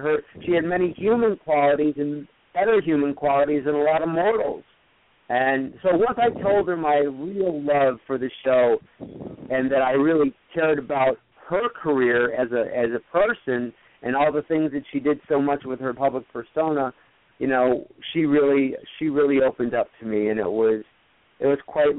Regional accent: Rochester, New York, United States; Well, I grew up in Rochester in the inner city, and it was tough for me.

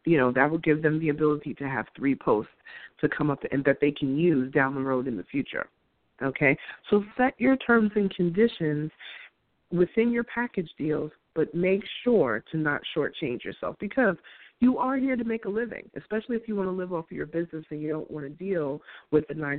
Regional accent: Queens, New York, United States; Damon John is from my hometown in Queens

